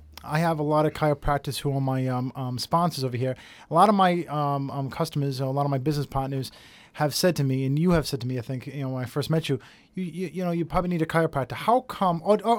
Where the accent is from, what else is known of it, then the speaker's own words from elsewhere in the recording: Rhode Island, United States; I'm from Rhode Island, though, but you're from New York.